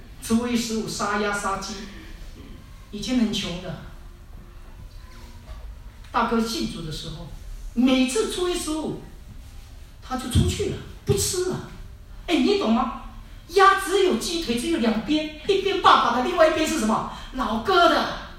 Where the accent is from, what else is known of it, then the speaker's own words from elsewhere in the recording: Singapore; also born or lived in Taiwan; now in Australia; 台湾人。我在台湾出生，在新加坡长大，在澳洲成熟，不知道在哪里烂。